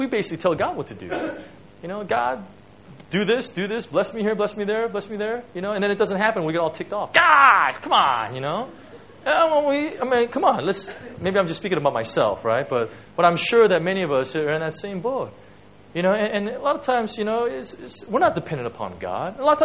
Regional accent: California, United States; I'm from California. California is one big desert, right?

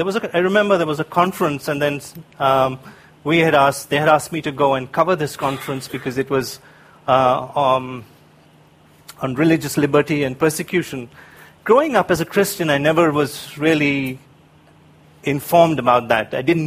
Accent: Hyderabad, Telangana, India; I was born in India, in the south of India, in a place called Hyderabad. I grew up there, and during my teenage years, I became a Christian.

